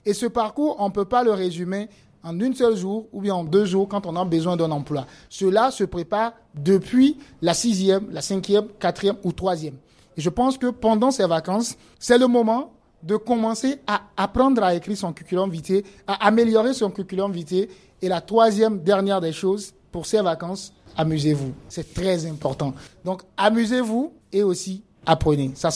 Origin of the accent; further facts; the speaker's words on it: Niger; chez nous, au Niger